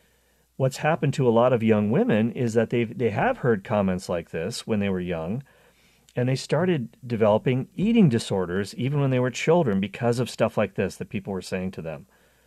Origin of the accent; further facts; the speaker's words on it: Canada; Growing up in Canada, our version of Girl Scouts was called Girl Guides